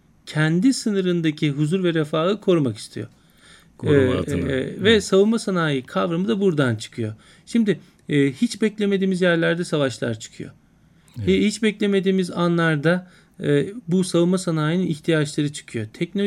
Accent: Elbistan, Kahramanmaraş, Turkey; born there; also born or lived in Ankara; Ben Elbistan doğumluyum. 74 Kıbrıs çıkartması esnasında doğmuşum.

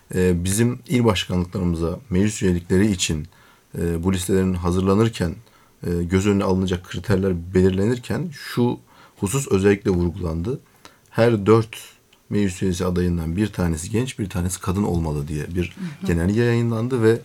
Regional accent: Konya, Turkey; born there; Konya Milletvekiliyim. 1989 Konya doğumluyum.

